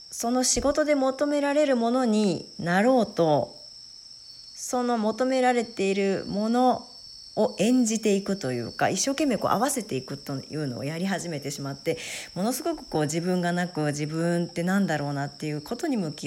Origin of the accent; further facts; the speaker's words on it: Toyama, Japan; born there; 私1974年富山県生まれなんですけども